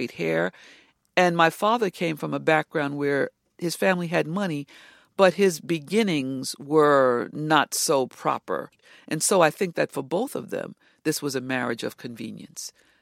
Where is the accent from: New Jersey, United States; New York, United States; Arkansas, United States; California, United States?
New York, United States; Harlem; And in my case, and in my brother's case, we grew up in Harlem.